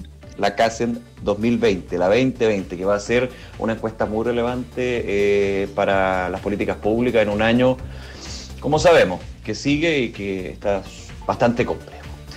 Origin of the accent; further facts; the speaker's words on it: Chile; como buenos chilenos que somos